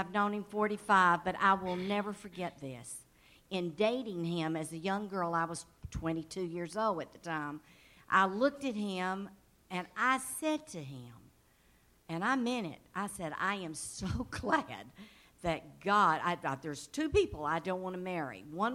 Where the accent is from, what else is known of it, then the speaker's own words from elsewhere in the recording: North Carolina, United States; accent: Southern; I'm from Atlanta, Georgia.